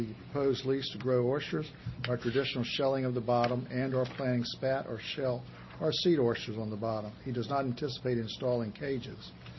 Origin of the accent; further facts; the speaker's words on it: United States; This is an area that I grew up in on Nassau's Creek.